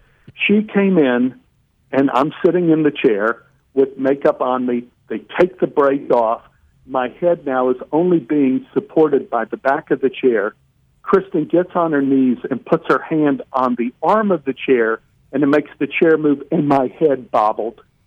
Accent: Oak Cliff, Texas, United States; now in Los Angeles, United States; when I came out to Los Angeles, One Day at a Time was on the air, and a girl from my hometown in Oak Cliff, Texas, Kay Callan, was a guest star on that show.

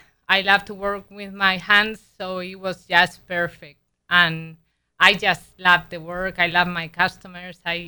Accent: Spain; now in United States; Well, I am from Spain, and I've been a stay-at-home mom for 17 years

